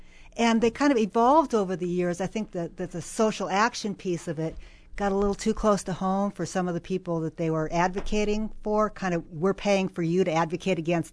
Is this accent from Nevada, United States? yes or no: no; Dell Rapids, South Dakota, United States; also born or lived in Sioux Falls / southwestern Minnesota; now in Charlottesville, United States; Well, I originally am from Del Rapids, South Dakota. And all my young life, I lived in either Sioux Falls, South Dakota, or southwestern Minnesota.